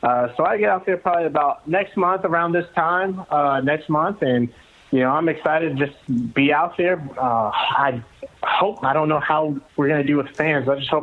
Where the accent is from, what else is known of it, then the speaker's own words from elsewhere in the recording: Georgia, United States; This hurt a lot simply because I'm from Georgia and I'm from outside of Atlanta